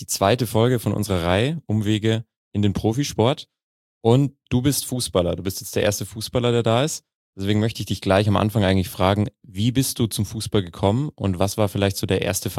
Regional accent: Bavaria, Germany; weil ich komme aus der Nähe von Mühldorf.

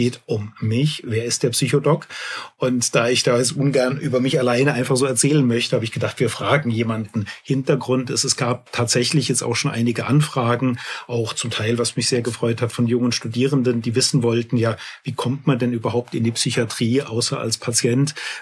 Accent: Rhineland-Palatinate, Germany; moved away; ich bin 54 Jahre alt. Ich komme ursprünglich, das darf man ja im Saarland gar nicht so sagen, ich komme aus der Pfalz, aber bin hier jetzt inzwischen seit gut 7 Jahren im Saarland wirklich heimisch geworden

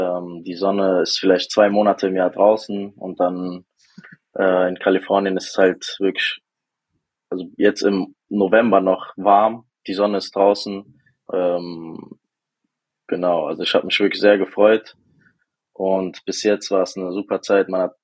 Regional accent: Frankfurt, Hesse, Germany; Ich bin 24 Jahre alt, aus Frankfurt.

